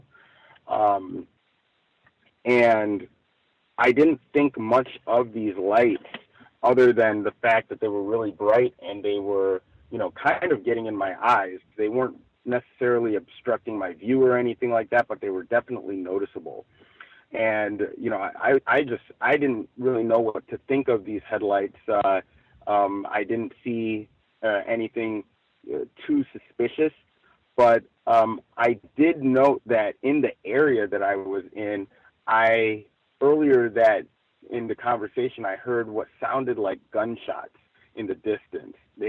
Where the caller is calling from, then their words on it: Pomona, California, United States; I am reporting from Pomona, California today.